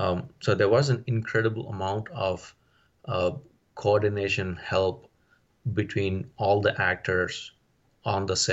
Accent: Houston, Texas, United States; And I'm from Houston, people are from LA.

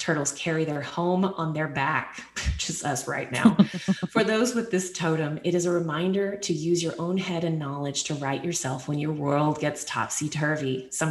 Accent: Texas, United States; Growing up in Texas in the mornings, I would often, on the way to school, I would find turtles crossing the road.

